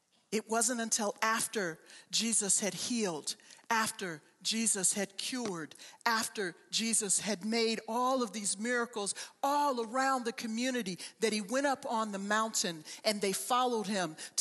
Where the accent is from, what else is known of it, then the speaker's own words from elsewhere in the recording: Chicago, Illinois, United States; Now, I need to confess, I'm from Chicago. I grew up in the city.